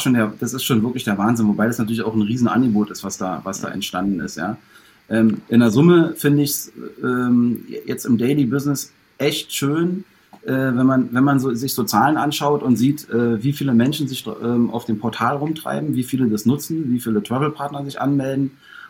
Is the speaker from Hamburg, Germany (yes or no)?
no; Berlin, Germany; ich komme nur aus Berlin